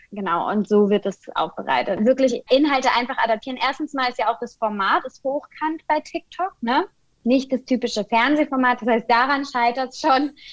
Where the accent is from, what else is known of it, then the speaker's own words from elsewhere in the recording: Kaiserslautern, Rhineland-Palatinate, Germany; now in Berlin, Germany; Ich bin gebürtige Pfälzerin. Ich komme aus Kaiserslautern, lebe und arbeite aber inzwischen in Berlin